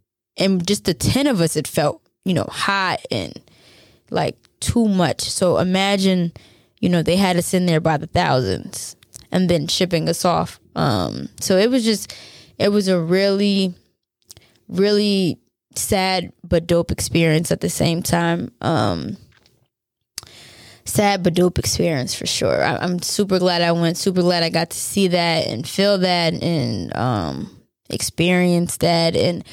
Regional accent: Maryland, United States; now in New York, United States; I had African friends where I grew up in Maryland, and I never looked at them any lesser anymore. So when I moved to New York

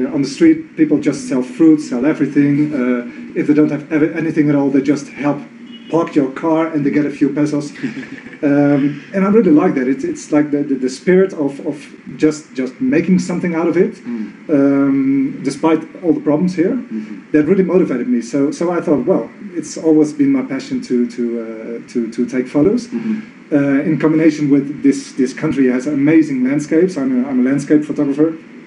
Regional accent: Netherlands; English is a second language; now in Bogota, Colorado, United States; I'm from Holland. It's like the very cold winters there.

